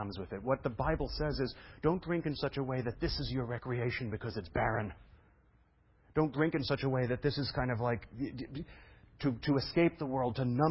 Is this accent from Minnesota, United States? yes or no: no; Brooklyn, New York, United States; You know, my father owned a bar when I was a kid, so I was raised in Brooklyn.